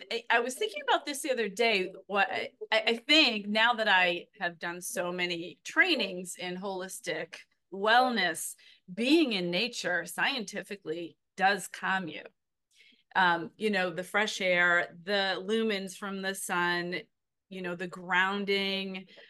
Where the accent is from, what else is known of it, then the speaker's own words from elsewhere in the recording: Burlington, Massachusetts, United States; now in Boston, United States; I grew up in Burlington, Massachusetts, which is just about 12 miles north of the city. But I've been living in Boston proper for about 20 years